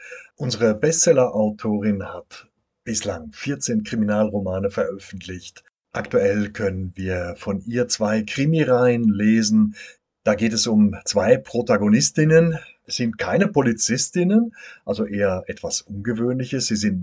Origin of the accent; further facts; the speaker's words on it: North Rhine-Westphalia, Germany; Du kommst ja aus der gleichen Ecke wie ich ursprünglich. Wir sind ja beide aus dem Ruhrgebiet gekommen